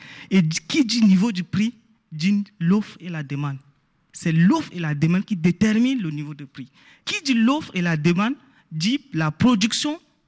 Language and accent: French; Chad; Aujourd'hui, moi, je suis du Tchad. Quand je viens ici à l'aéroport, j'ai du mal à échanger